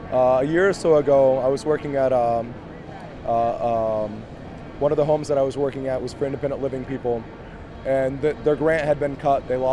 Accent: Illinois, United States; I came from Illinois to stand up for my future and for the future of this country.

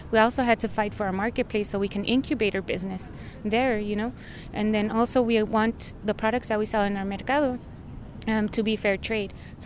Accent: El Paso, Texas, United States; We're from El Paso, Texas.

